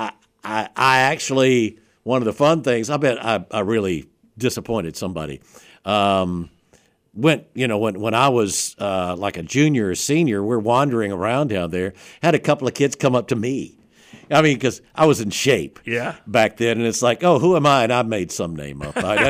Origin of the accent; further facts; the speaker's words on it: Alabama, United States; I grew up in South Alabama, Don.